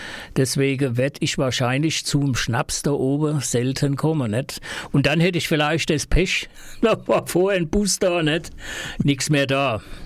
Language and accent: German; Baden-Württemberg, Germany; wo kommst du her? Aus Hohenlohe, Sibirien.